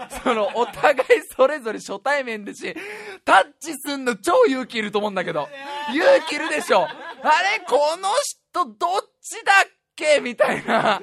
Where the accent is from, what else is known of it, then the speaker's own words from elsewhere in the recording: Saitama, Japan; 僕の地元の僕が生まれ育った駅の隣の駅、俺がもう僕がなんだ7歳か6歳ぐらいからよく行っていた航空公園っていうでっかい公園